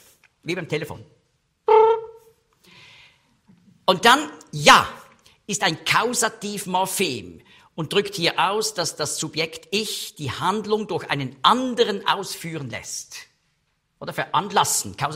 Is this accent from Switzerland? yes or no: yes; Switzerland; Als Schweizer meine ich jetzt.